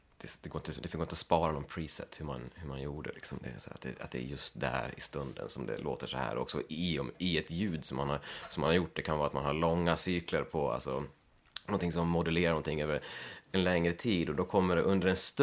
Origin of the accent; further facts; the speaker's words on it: Leksand, Dalarna County, Sweden; jag kommer från Leksand och jag har mina föräldrar och en syster här i krokarna.